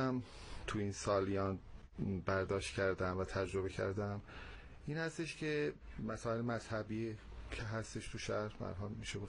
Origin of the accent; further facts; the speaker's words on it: Zanjan, Zanjan Province, Iran; زنجانی کلن آدم های خیلی آروم، مذهبی و معتقد، باورهایی که دارن همه قابل احترامه و برای منم شهر خودمون کلن با همه عقایدش و افرادش قابل احترام هستش.